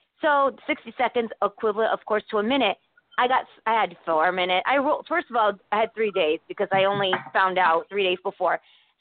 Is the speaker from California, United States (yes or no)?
no; Connecticut, United States; I heard it. I'm from Connecticut